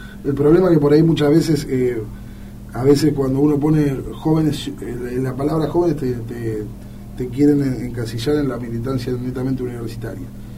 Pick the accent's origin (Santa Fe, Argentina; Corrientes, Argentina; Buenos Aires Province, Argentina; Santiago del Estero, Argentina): Santa Fe, Argentina; Rosario; a mí me duele como rosarino que nos digan en todos lados lo que pasa en Rosario.